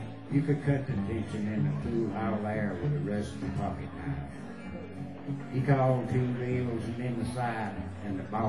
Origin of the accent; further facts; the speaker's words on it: North Carolina, United States; I'm from Western North Carolina. I grew up in rural Western North Carolina. When I say rural, I mean rural. Out in the mountains.